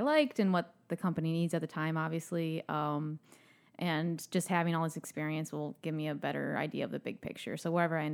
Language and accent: English; Illinois, United States; Illinois.